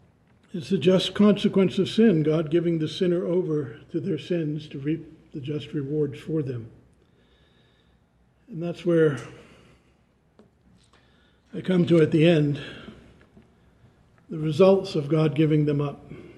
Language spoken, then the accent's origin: English; New England, United States; I guess because I grew up in New England, and what was his name?